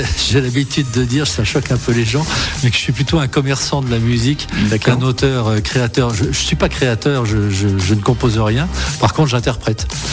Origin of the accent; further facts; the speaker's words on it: Avallon, Bourgogne-Franche-Comté, France; De Lyon, je suis d'Avallon.